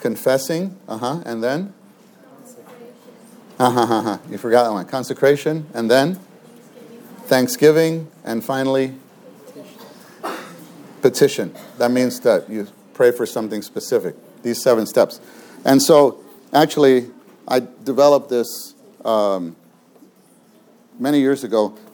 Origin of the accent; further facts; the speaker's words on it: Ponce, Puerto Rico; Yeah, I'm not from Umacao. My family's from Ponce. You ever hear of Ponce?